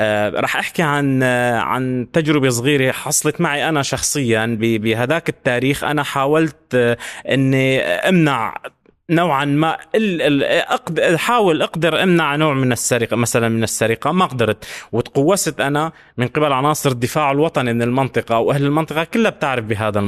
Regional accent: Al-Ruwayf, Hama Governorate, Syria; بتاريخ 5/12 طلعنا من قريتنا نحن وعدد كبير من القرى المجاورة

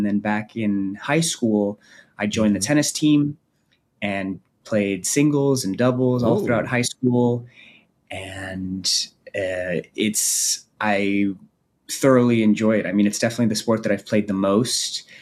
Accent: Los Angeles, California, United States; I saw so many kids in the neighborhoods that I grew up out here in Los Angeles that looked like me

